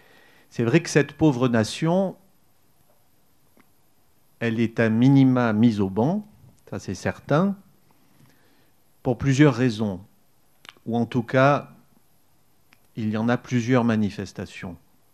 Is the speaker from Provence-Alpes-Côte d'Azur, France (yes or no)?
yes; Provence-Alpes-Côte d'Azur, France; Ici, nous sommes en terre occitane. Moi, je viens de Provence. Je suis moitié provençal, moitié corse.